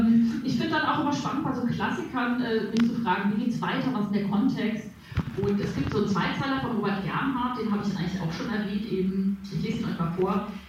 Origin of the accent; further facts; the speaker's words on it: Hamburg, Germany; ich bin ja Hamburgerin